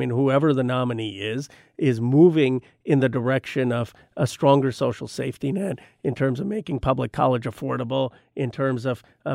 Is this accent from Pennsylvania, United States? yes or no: yes; Philadelphia, Pennsylvania, United States; born there; I'm the son of immigrants. I was born in Philadelphia in 1976.